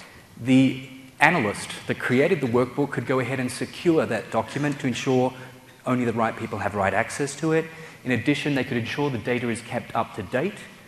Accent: Melbourne, Victoria, Australia; also born or lived in San Francisco, United States; my accent may give me away a little bit. I actually come from Melbourne, Australia, although I was recently living here in San Francisco for about 4 years.

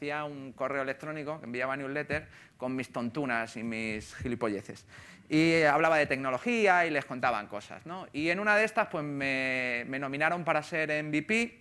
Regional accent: Móstoles, Community of Madrid, Spain; mira, tío, yo soy de Móstoles y vamos a tener un problema serio tú y yo.

